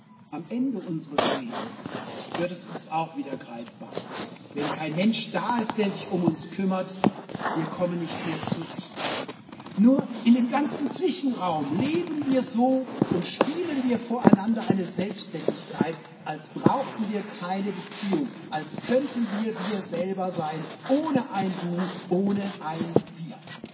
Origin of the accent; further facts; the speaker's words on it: Rhineland, Germany; born there; 38 Jahre. Ich bin ein paar Jahre, obwohl als Rheinländer geboren, bei den Schwaben.